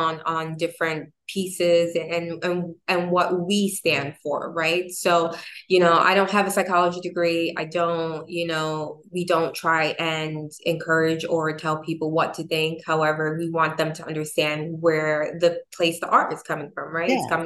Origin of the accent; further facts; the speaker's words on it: New York City, New York, United States; living in New York City. Sorry, I'm from New York City.